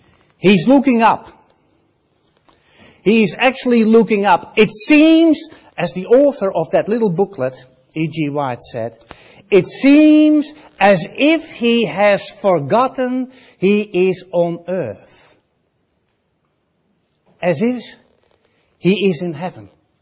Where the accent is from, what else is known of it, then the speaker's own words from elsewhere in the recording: Netherlands; accent: Dutch; English is a second language; Instead, you have to put up with me in my Dutch accent.